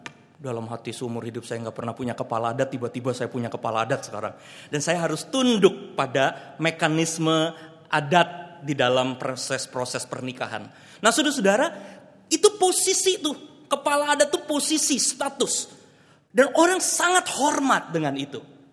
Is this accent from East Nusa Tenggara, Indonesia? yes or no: no; Bandung, West Java, Indonesia; Saya punya sih sebetulnya kampung saya di Bandung, saudara-saudara. Kalau boleh disebut Bandung itu kampung, saya punya RT RW lah di sekitar itu.